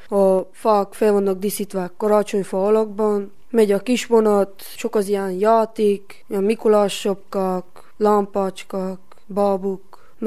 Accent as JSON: {"language": "Hungarian", "town": "Sepsiszentgyörgy", "region": "Covasna", "country": "Romania", "said": "Sepsiszentgyőrről jöttem, a 040-es cserkész csapat tagja vagyok."}